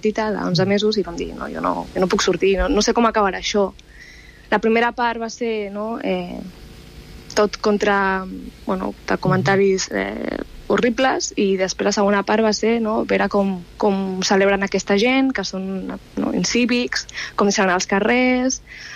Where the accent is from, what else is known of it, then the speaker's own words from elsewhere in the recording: Sant Vicenç dels Horts, Catalonia, Spain; A Sant Vicenç dels Horts.